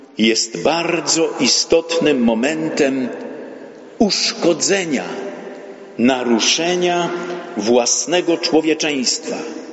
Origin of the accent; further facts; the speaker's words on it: Silesian Voivodeship, Poland; I tego nie idzie zrozumieć, powiedzielibyśmy u nas na Śląsku.